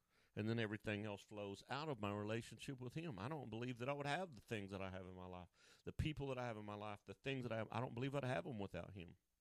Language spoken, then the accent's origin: English; Oklahoma, United States; But I got some duct tape with me, and I'm from Oklahoma.